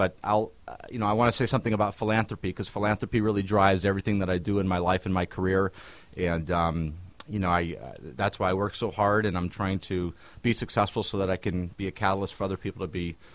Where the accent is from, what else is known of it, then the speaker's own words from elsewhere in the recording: Ventura, California, United States; Well, I grew up in Ventura, went to Buena High School, played soccer for Buena, and got my degree from Loyola Marymount University in Los Angeles